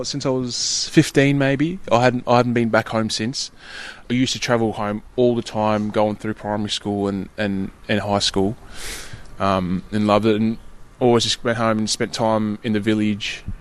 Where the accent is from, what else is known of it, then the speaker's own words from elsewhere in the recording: Victoria, Australia; also born or lived in New South Wales; But I was born in New South Wales and then we moved to country Victoria and there was no rugby there or anything.